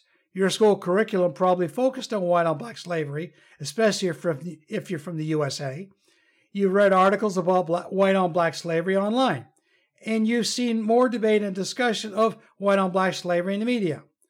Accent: United Kingdom; As a British man myself, I can assure you that my ancestors were not privileged upper-class slave owners.

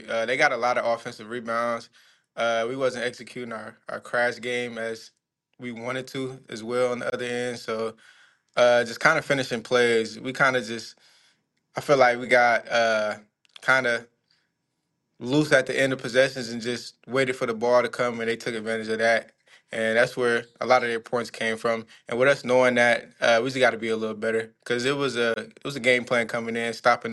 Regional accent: Rock Island, Illinois, United States; I'm from Rock Island, so I've always been around.

